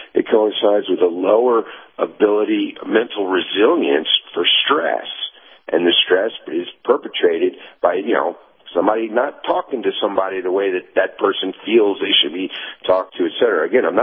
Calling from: Tennessee, United States; in East Tennessee.

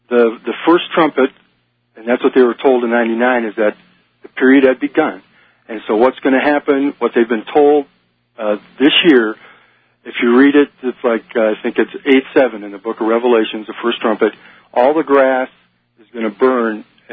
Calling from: Montana, United States; I'm calling from Montana.

